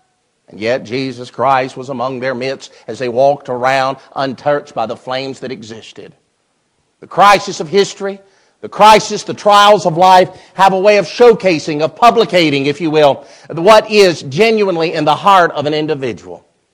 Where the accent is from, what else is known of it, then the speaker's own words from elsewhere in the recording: the South, United States; I grew up in the South. My granddaddy was a sharecropper and a pig farmer.